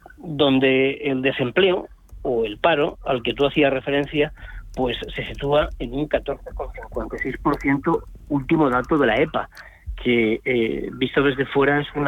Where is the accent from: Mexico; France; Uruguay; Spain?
Spain; Toledo, Castilla-La Mancha; La que es una muchacha que decimos en mi pueblo, en Toledo, es ella.